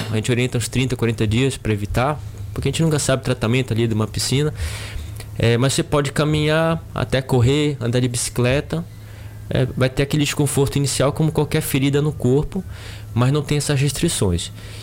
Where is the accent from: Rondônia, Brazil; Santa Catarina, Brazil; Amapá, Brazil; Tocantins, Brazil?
Amapá, Brazil; Sou amapaense.